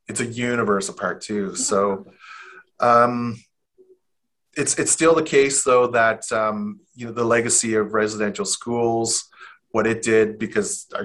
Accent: Ontario, Canada; I grew up in the Ottawa Valley.

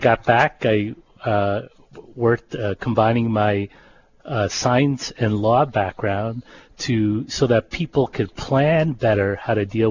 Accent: New York, United States; moved away as an adult; now in Hawaii, United States; Okay, well, I was originally from New York. I came here to Hawaii for graduate school

